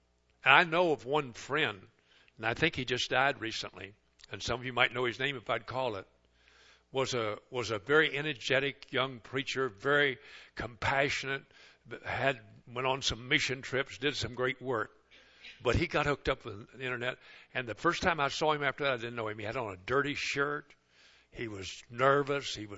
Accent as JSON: {"language": "English", "region": "Kentucky", "country": "United States", "tie": "born or raised there", "said": "I started going to a Baptist church down where I grew up in Kentucky, the back of state."}